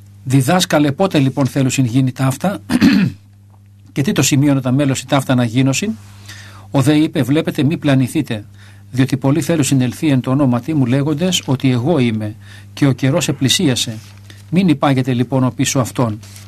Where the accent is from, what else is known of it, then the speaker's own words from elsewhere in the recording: Greece; γιατί είμαστε Έλληνες, γιατί γεννηθήκαμε στην Ελλάδα, γιατί μιλάμε την ελληνική γλώσσα.